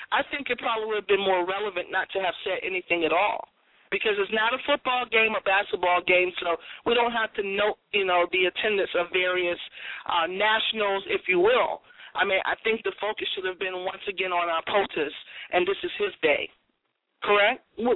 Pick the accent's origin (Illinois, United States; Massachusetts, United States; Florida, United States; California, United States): Massachusetts, United States; Boston; I said hots because I'm from Boston and we drive cars.